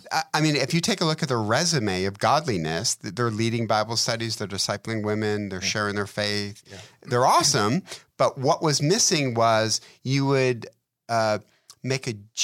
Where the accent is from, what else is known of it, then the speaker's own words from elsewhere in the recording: Detroit, Michigan, United States; You know how much I love hockey. I'm from Detroit, hockey town, right?